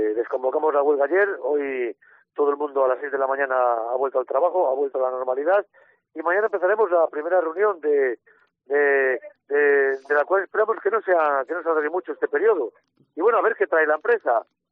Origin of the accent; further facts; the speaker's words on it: El Bierzo, Castile and León, Spain; sí, la mayoría somos de aquí del Bierzo, todos.